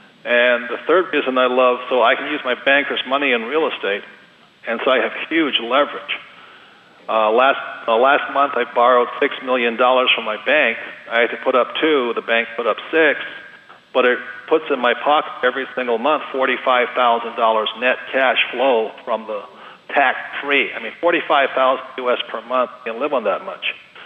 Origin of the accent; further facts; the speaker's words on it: Canada; The other thing, too, as a Canadian, it's really, really easy to become a U.S. citizen.